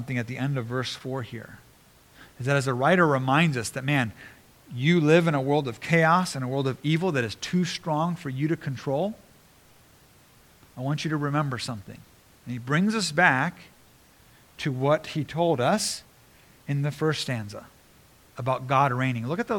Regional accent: Japan; So I grew up in Japan, and we had lots of earthquakes in Japan.

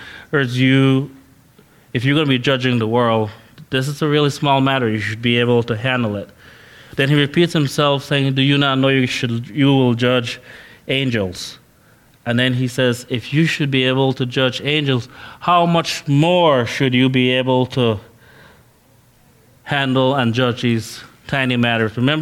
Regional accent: Belize; also born or lived in Honduras; growing up in Belize, and even when I was in Honduras

